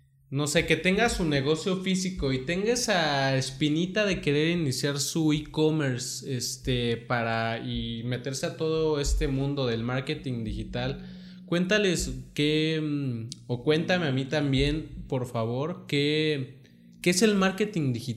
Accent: Mexico; now in Costa Rica; Pero cuando llego aquí a Costa Rica y todo el mundo te habla de usted, dicen... Sí. O sea, como mexicano sí piensa...

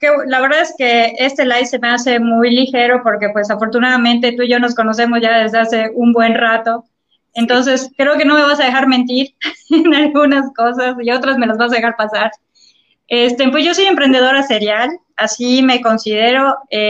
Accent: Yucatán, Mexico; yo yucateca de corazón, estoy muy agradecida por la vida de haber nacido en este país, en esta ciudad, en este municipio tan hermoso, a pesar de que nos castiguen con el calor terrible que tenemos.

